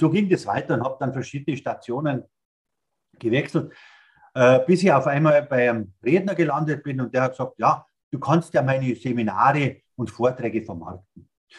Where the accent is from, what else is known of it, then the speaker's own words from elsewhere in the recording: Bavaria, Germany; accent: Bavarian; dass ich so bayerisch spreche.